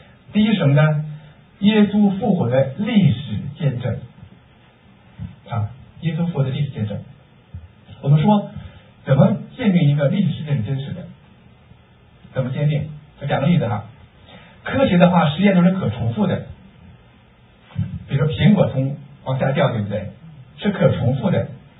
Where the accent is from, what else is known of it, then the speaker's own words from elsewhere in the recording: Hebei, China; 我是比较小只的，有人说我像南方人，但其实我是河北人啊。还有我们的孙妈妈是河北青县的啊，青县的，然后是保定石家庄的，我是这个河北省牛津县司马乡豪湖村小地方。